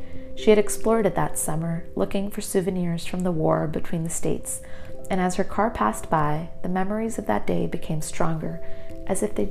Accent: Canada; I'm Canadian

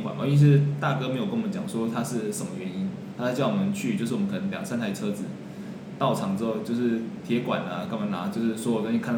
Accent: Taipei, Taiwan; 然后我是台北人

